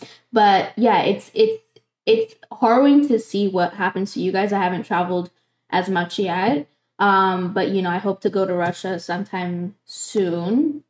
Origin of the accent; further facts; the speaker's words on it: Canada; I'm Canadian, number one. And number two, I'm only 24 years old